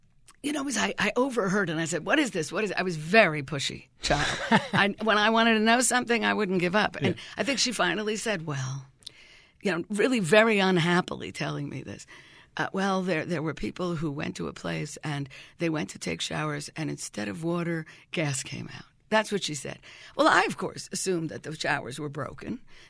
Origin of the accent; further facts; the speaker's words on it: Philadelphia, Pennsylvania, United States; like my hometown, Philadelphia, which we were told had the largest city park in the world.